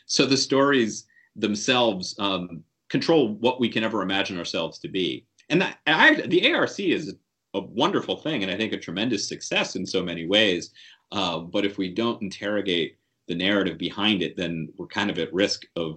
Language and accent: English; Appalachia, United States; both understanding myself as an Appalachian